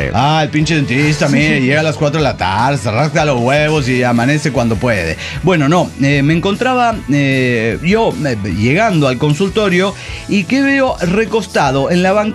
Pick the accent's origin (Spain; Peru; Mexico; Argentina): Mexico; aunque soy mexicano